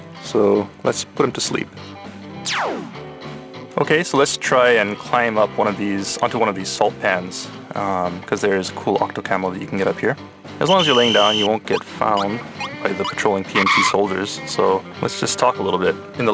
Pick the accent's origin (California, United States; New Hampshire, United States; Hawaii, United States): Hawaii, United States; You know, I'm from Hawaii, and they kind of do this a similar thing.